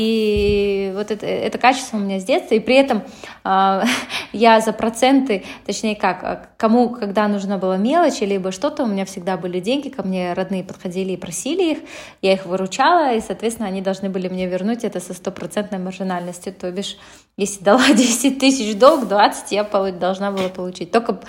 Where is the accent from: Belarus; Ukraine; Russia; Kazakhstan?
Kazakhstan; Shymkent; also born or lived in Almaty; я родилась в Шымкенте, это же аж в далеком 90-м году, так что можно угадать, сколько мне лет. И я училась там, я жила там до 9 класса, потом у меня мама решила переехать в Алматы